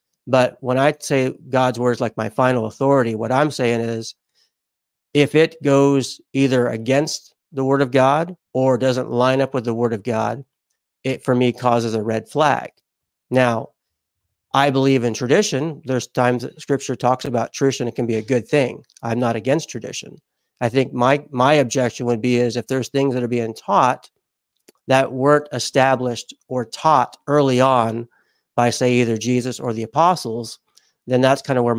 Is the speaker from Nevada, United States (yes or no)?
yes; Las Vegas, Nevada, United States; I grew up in Las Vegas during my high school years.